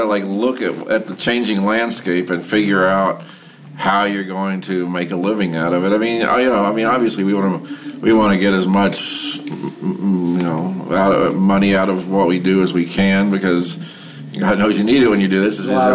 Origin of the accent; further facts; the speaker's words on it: Oklahoma, United States; I mean, I when I was a kid, I grew up in Oklahoma, which is, you know, it's, you can see all the way across the state.